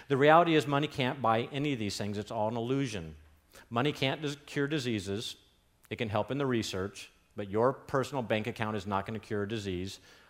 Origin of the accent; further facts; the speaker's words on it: Escondido, California, United States; My particular banking experience was the first Bureau Bank of Escondido. I grew up in Escondido.